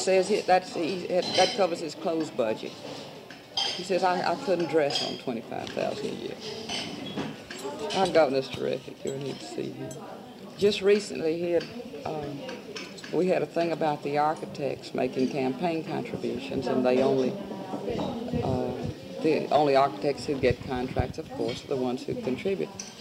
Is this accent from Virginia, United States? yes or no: no; Philadelphia, Mississippi, United States; Well, I'm from Mississippi, and I know more about it at the local level, like the board of supervisors and whatnot.